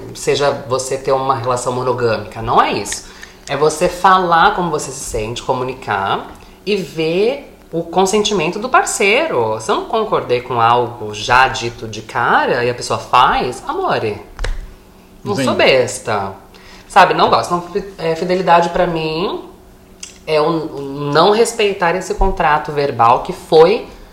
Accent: São Paulo, Brazil; moved away as an adult; also born or lived in São José dos Campos; now in Montreal, Canada; Daí, a minha vida foi uma baguncinha no BR, que eu me mudei de cidade em cidade, mas terminei me criando na Grande São Paulo. E tô aqui há 8 aninhos, em Montreal.

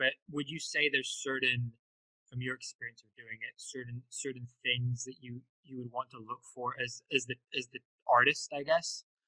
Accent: United Kingdom; I'm British. I can say that too.

